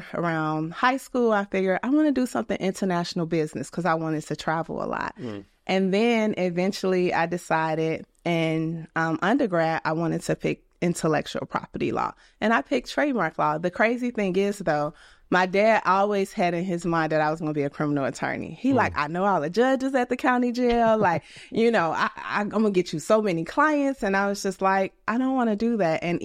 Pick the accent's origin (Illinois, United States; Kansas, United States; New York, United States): Illinois, United States; Chicago; now in Atlanta, United States; Every time I always correct people and be like, yeah, I live in Atlanta, but I'm from Chicago.